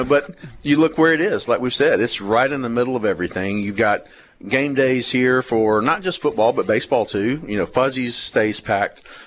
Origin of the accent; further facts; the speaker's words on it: Meridian, Mississippi, United States; growing up in Meridian, Mississippi, Collinsville, went to West Lauderdale, grew up a State fan, went to Meridian Junior College